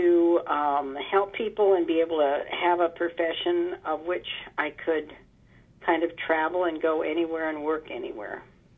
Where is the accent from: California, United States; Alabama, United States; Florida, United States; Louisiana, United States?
California, United States; Santa Barbara; I grew up in Santa Barbara, California.